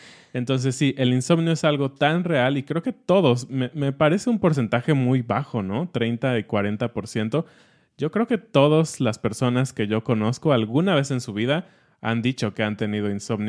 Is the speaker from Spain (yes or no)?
no; Mexico City, Mexico; estamos como programados como chilangos a tenerle miedo a los temblores.